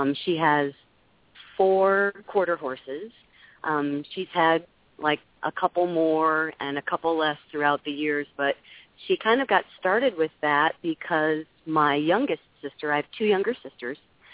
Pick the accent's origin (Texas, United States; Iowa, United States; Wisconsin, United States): Iowa, United States; Waverly; And then eventually came back and worked in my hometown area, which is in Waverly, Iowa, for kind of a soft rock station.